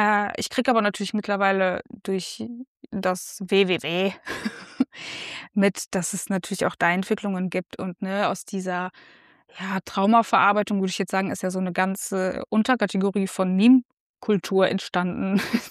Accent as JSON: {"language": "German", "country": "Kazakhstan", "said": "Ich komme aus Kasachstan, also ich komme aus einer postsowjetischen Land und einer postsowjetisch aufgebauten Struktur, Gesellschaftsstruktur. Ich bin 1989 auf die Welt gekommen und in meinen ersten Lebensjahren ist gerade mal die Sowjetunion zerbrochen."}